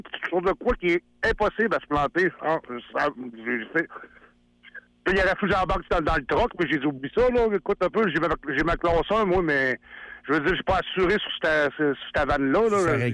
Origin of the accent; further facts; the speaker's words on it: Quebec, Canada; parce que moi, je viens de la Beauce, pareil